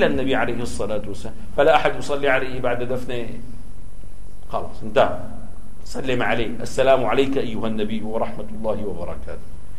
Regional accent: Damascus, Damascus Governorate, Syria; عندنا في دمشق كانت كتاتيب، يعني ما أماكن يدرس فيها للطلاب العلم

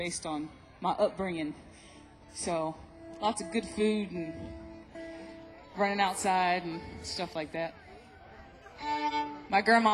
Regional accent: North Carolina, United States; Well, I grew up in North Carolina. I still live in the town that I was born in, and all my family's there. And the more we travel, the more I realize how much of a North Carolinian I am.

